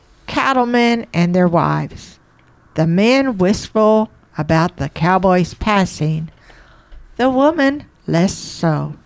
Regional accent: Texas, United States; I grew up in Central Texas, 3 hours south of McMurtry's hometown of Archer City

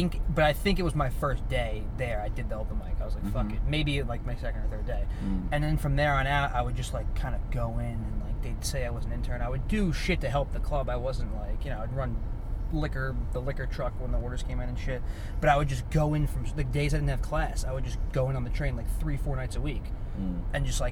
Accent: New Jersey, United States; No. I'm from Jersey, born and raised, unfortunately.

